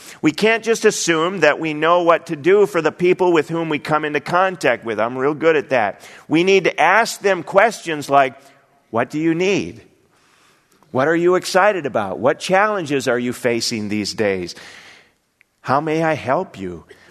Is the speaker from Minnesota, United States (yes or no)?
yes; Rochester, Minnesota, United States; common places and people like Rochester, which is my hometown.